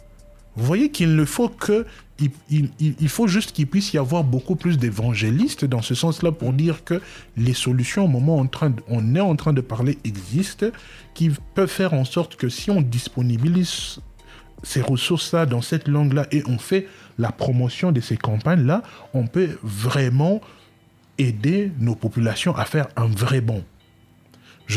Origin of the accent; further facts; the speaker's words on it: Kasa-Vubu, Kinshasa, DR Congo; moi j'ai grandi à Kassavubu